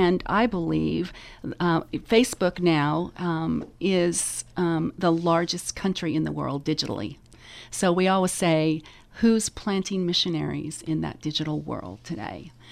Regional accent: Las Vegas, Nevada, United States; I grew up in Las Vegas, Nevada.

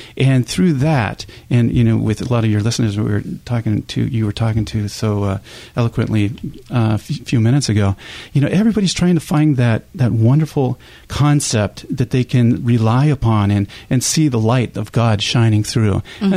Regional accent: Oregon, United States; I grew up Catholic up in Oregon and on a little farm

